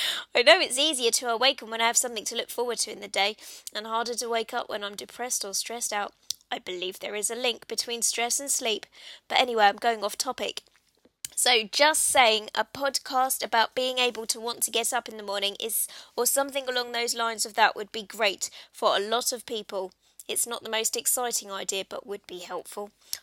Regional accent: United States; but hey, I'm from the States.

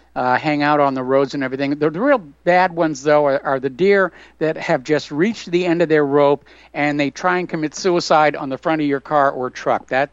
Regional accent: New Hampshire, United States; I'm a farm kid growing up in New Hampshire, drove a tractor, you know, you took care of your livestock.

